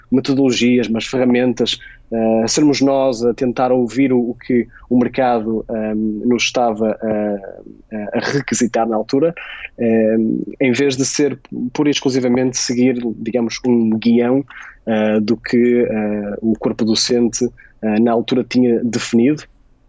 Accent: Braga, Norte, Portugal; Eu sou natural de Braga

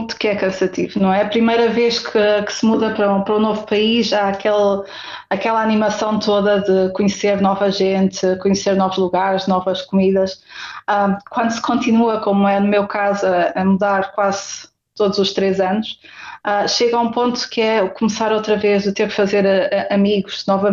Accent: Covilhã, Centro, Portugal; Eu sou da Covilhã. Então, para mim também era tudo novo.

